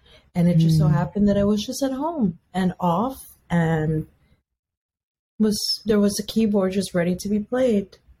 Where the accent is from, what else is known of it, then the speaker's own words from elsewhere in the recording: Philippines; now in United States; And I grew up in the Philippines. My grandma raised us.